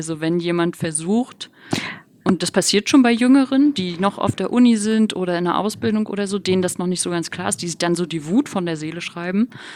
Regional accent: Rostock, Mecklenburg-Vorpommern, Germany; ich ostdeutschen Migrationshintergrund habe, ich bin halt in Rostock aufgewachsen, bin Ossi

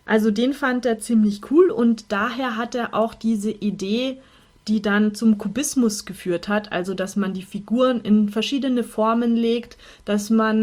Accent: Munich, Bavaria, Germany; Was uns als Münchner ja besonders interessiert

